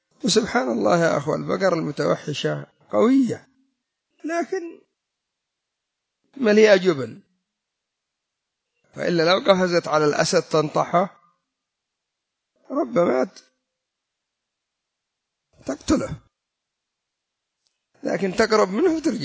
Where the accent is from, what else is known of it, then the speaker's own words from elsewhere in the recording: Yemen; عندنا في اليمن يستخدمونه في الجنابي